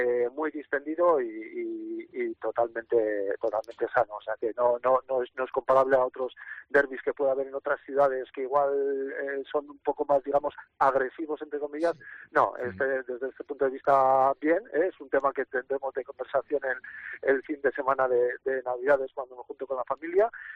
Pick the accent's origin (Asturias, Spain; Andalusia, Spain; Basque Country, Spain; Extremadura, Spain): Basque Country, Spain; moved away; yo cuando vine de la zona de Gipuzkoa y firmé por el Baracaldo